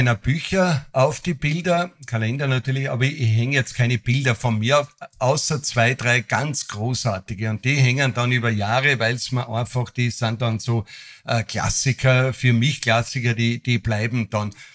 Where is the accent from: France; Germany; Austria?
Austria; Schladming, Styria; Ich komme ja aus dem Skiort Schladming